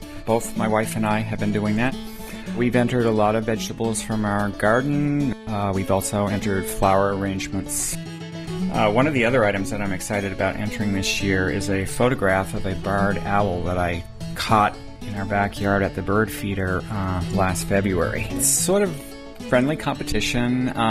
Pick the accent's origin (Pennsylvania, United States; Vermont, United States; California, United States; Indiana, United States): Vermont, United States; Randolph Center; I'm from Randolph Center.